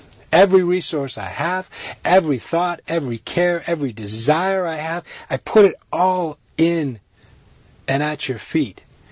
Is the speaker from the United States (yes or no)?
no; Sri Lanka; Part of my life, I grew up in Sri Lanka. And I lived for a big chunk of my life, two decades worth of my life.